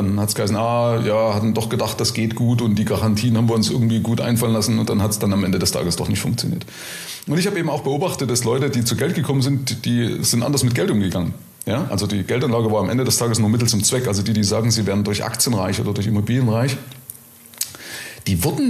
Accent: East Germany, Germany; ich komme ja aus der ehemaligen DDR, ja. Also ich komme aus den Nahen Osten, ja.

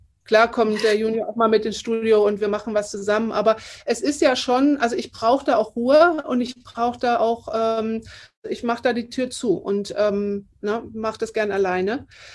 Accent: Germany; first language German; jetzt biete ich speziell was auch in Deutschland, ist ja für mich auch schöner, ne? Weil es ist ja meine Muttersprache.

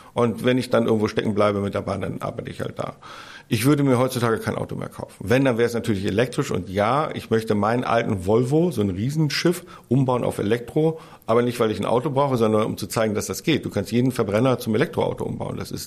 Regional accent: Berlin, Germany; Ich würde mir als Berliner

